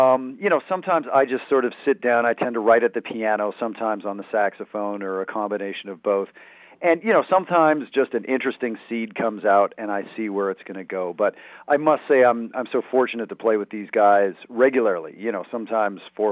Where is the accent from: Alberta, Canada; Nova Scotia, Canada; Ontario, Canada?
Alberta, Canada; Edmonton; I'm from Edmonton, Alberta, pretty good sized city of about 1 million.